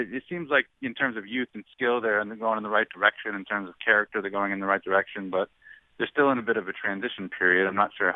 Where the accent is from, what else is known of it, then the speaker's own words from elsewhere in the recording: New England, United States; I grew up in New England.